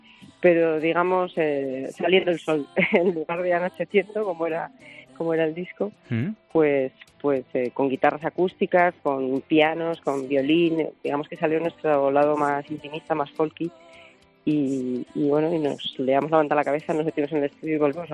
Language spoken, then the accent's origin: Spanish; Aragon, Spain; Como somos como buenos maños, somos, como sabes, tozudos.